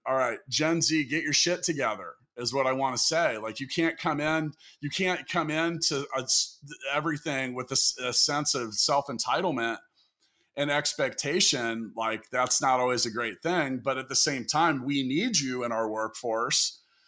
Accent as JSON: {"language": "English", "town": "Kansas City", "country": "United States", "tie": "born or raised there", "said": "I'm in Kansas City. You're in Tulsa. I love my hometown, but it's not sexy on the outside."}